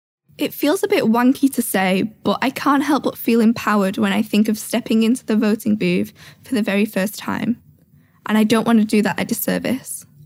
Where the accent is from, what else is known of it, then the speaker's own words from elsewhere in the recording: Warrington, North West England, United Kingdom; My granddad and a man called Len England formed the Labour Party in Warrington. It's my hometown too.